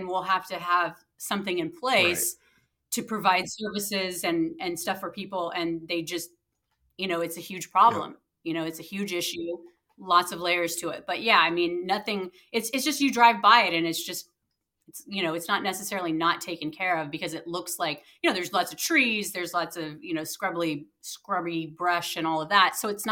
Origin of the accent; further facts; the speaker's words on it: Ireland; I mean, I'm Irish.